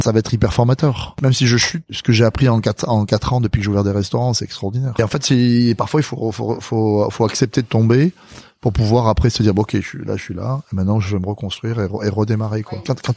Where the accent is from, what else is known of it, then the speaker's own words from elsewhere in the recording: Madagascar; born there; Alors moi, je suis né à Madagascar. Parce que mon papa et ma maman, ils vivaient à Madagascar.